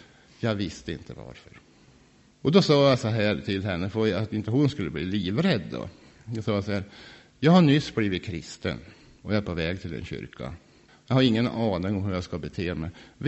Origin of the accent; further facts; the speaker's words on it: Ränsten, Norrland, Sweden; Jag är ingenting annat än en norrlänning. Jag har inga erfarenheter. Jag kommer från Ränsten.